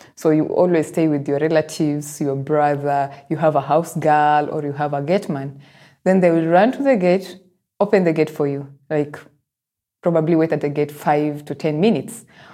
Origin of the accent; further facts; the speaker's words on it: Nairobi, Kenya; I had this in mind whenever you're arriving home in Africa, and I am from Nairobi.